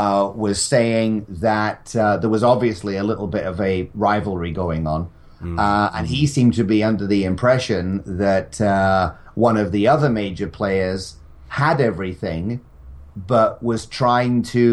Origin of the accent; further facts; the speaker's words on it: Scotland, United Kingdom; because I'm a Scot. We're not used to the heat.